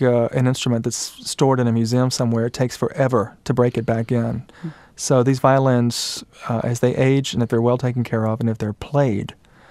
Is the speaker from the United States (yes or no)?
yes; Macon, Georgia, United States; I grew up with Mike in Macon, Georgia. We sang in church choir together.